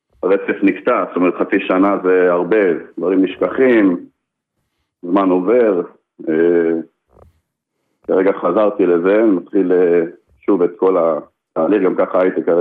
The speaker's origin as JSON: {"language": "Hebrew", "town": "Netanya", "region": "Central District", "country": "Israel", "lives_now": "Petah Tikva, Israel", "said": "אני במקור מנתניה, כרגע אני מפתח תקווה"}